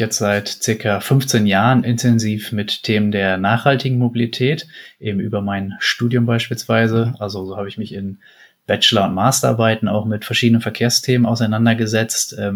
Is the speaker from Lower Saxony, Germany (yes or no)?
yes; Lower Saxony, Germany; born there; Ich komme gebürtig aus dem Emsland, einer sehr fahrradaffinen Region.